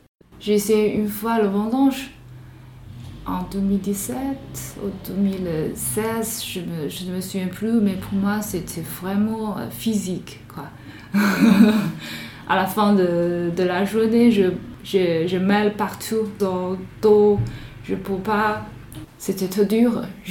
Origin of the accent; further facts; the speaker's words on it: Hubei, China; French is a second language; moved away as an adult; now in Dijon, France; Je viens de la Chine. Ma ville natale s'appelle Hubei, qui se trouve dans le massif central de la Chine, plus précisément dans le nord-ouest de la province de Hubei, qui est bien connue pour la fabrication de voitures. J'habite ici à Dijon depuis 5 ans.